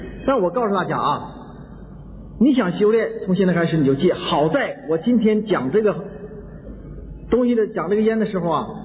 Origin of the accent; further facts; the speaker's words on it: China; 就像我们中国人的这种内向性格就会产生强烈的妒忌心